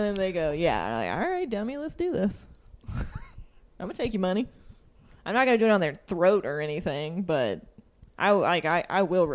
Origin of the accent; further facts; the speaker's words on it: Macon, Georgia, United States; Macon, around Macon.